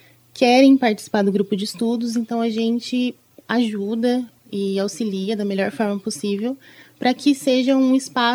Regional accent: Londrina, Paraná, Brazil; born there; also born or lived in Cambé; Sim, na verdade eu nasci em Londrina, mas morei em Cambé por muito tempo, daí agora estou em Londrina de novo.

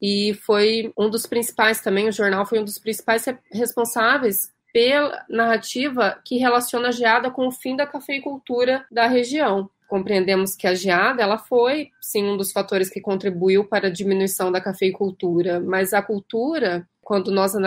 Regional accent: Sertaneja, Paraná, Brazil; Eu cresci lá em Sertaneja, no meio da plantação de café que minha avó cultivava.

